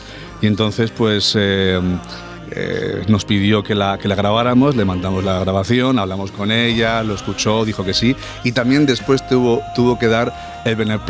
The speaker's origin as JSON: {"language": "Spanish", "country": "China", "said": "Sí, yo soy chino."}